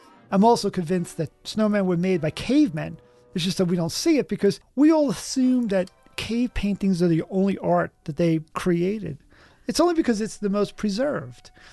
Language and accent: English; New York City, New York, United States; Yeah, you just described my home. It's where I grew up in New York City.